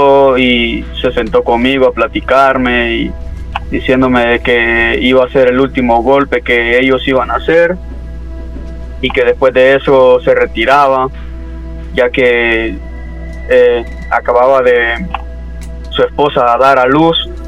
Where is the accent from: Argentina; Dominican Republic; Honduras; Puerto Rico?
Honduras; moved away; cuando aún estaba en mi país, en Honduras.